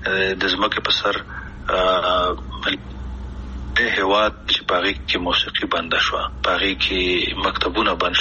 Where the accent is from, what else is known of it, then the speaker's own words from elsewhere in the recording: Afghanistan; مونږ کوم افغانان یو